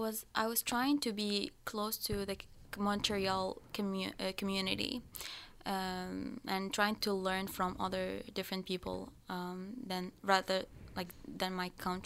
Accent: Annaba, Annaba Province, Algeria; English is a second language; I'm from the east. I'm from Annaba, which is an eastern city in Algeria. Mm-hmm. It's near Tunisia, far from it, like 1 hour.

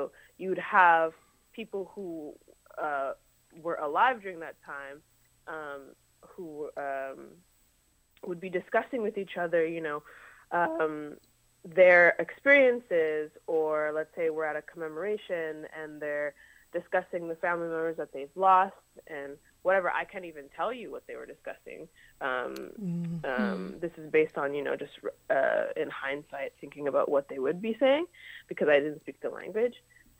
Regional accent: Ottawa, Ontario, Canada; I was born in Ottawa and kind of moved around Ontario and Quebec, but really Ottawa was like the main hub.

